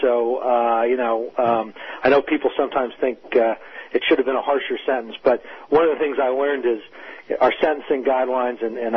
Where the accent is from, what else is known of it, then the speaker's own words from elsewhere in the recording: New Jersey, United States; Yeah, look, I mean, I'm what's known as a moderate Republican. I'm from New Jersey. That's where I ran most of my experience is.